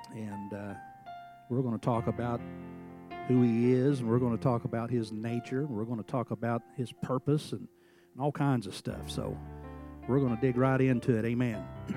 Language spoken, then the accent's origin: English; Missouri, United States; We're all from Missouri, so we got to talk with that drawl just a little bit.